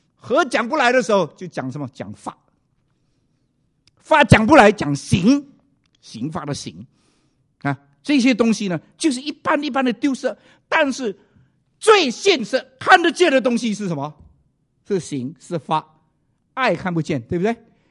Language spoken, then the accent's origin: Chinese; China; 美国人这个讲的很难一点，我们中国人容易。